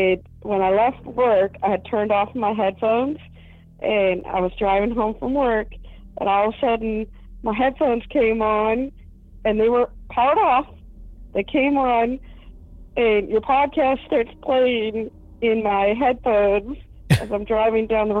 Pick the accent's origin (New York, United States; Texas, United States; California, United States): California, United States; I'm from North Carolina, originally from California.